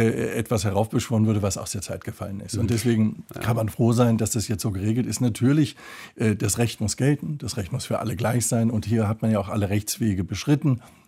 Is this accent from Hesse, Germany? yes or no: yes; Frankfurt, Hesse, Germany; now in Munich, Germany; Also ich komme aus Frankfurt, ich lebe in München